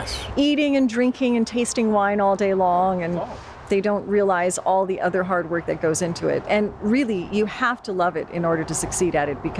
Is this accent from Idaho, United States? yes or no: no; Napa Valley, California, United States; Have to say that being a Napa Valley native is a wonderful thing. And, you know, I was born as an American, but I was raised as a Croatian.